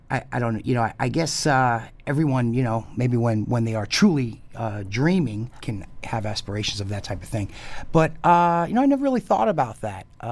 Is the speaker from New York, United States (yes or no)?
yes; Jackson Heights, New York, United States; brought back so many memories of growing up in Jackson Heights